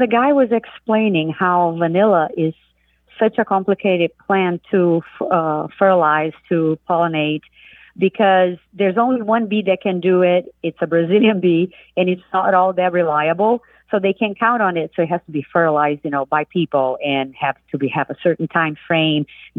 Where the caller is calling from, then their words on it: Milwaukee, Wisconsin, United States; I'm calling from Milwaukee, Wisconsin.